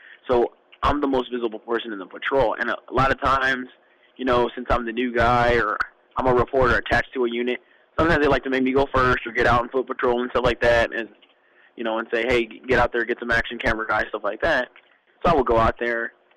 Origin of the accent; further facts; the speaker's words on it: Oceanside, California, United States; And this is all in California, and I grew up in Oceanside, California. So all this training I'm taking close to where I grew up at.